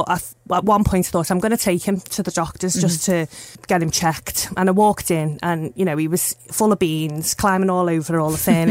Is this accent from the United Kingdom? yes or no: yes; Liverpool, North West England, United Kingdom; also born or lived in Manchester; So I grew up in Liverpool 8, and then mum and dad moved over the water when I was about 8. And then when I was 18, I moved to Manchester for university